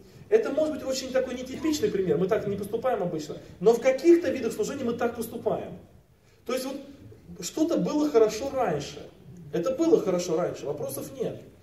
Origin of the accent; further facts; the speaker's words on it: Tolyatti, Samara Oblast, Russia; Я же из Тольятти, там они выпускаются.